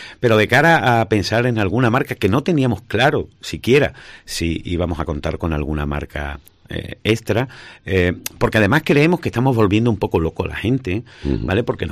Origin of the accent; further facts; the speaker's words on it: Jerez de la Frontera, Andalusia, Spain; A nosotros nos duele esta ciudad. Somos de Jerez y queremos que Jerez avance.